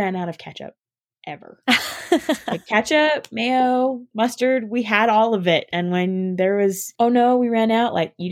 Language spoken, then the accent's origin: English; Rupert, United States; I grew up in Rupert after my parents got divorced when I was 8. My mom moved back to the States to live with her parents.